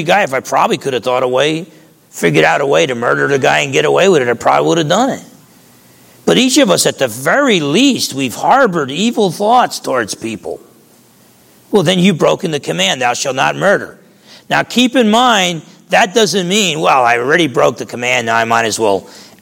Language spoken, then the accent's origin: English; New Jersey, United States; I can remember growing up in Jersey, I wasn't the biggest, I used to box, but boxing has different weight classes.